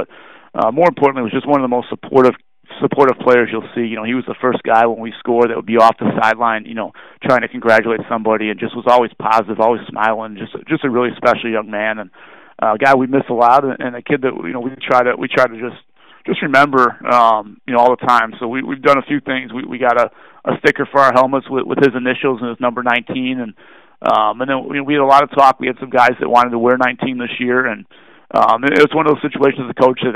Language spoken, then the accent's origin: English; Chicago, Illinois, United States; I'm originally from Chicago, so I'm a big fan of Chicago, you know, deep dish style pizza.